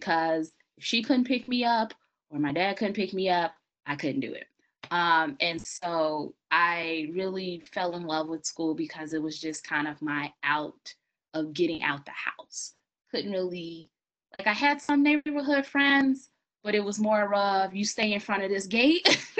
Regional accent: Chicago, Illinois, United States; So growing up in Chicago, we lived in a pretty rough neighborhood, but it was pretty nice, meaning that everybody in my family lived in the same building.

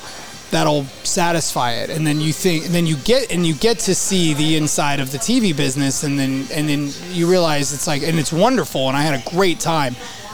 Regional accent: Midwest, United States; I mean, growing up in the Midwest, you just don't. I guess you don't even have expectations.

